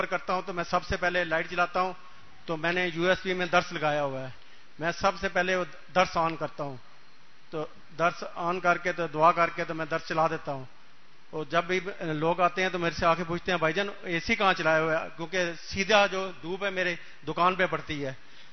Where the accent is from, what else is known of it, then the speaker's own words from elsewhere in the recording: Rawalpindi, Punjab, Pakistan; میں راہل پنڈی سے آیا ہوں،